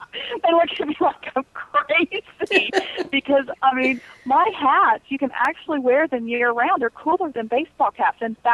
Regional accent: San Antonio, Texas, United States; I'm from San Antonio, Texas.

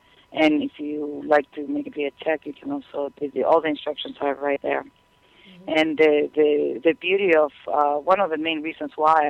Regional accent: Argentina; English is a second language; now in United States; I grew up in Argentina, and coming over here is like the land of opportunity.

